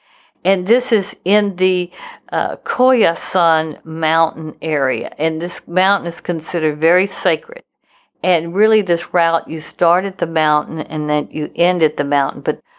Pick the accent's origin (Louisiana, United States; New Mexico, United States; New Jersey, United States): Louisiana, United States; I mean, I'm from Louisiana. It's really hard